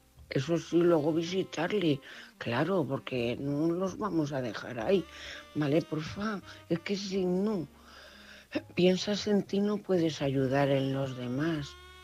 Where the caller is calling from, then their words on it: Cuenca, Castilla-La Mancha, Spain; de Cuenca.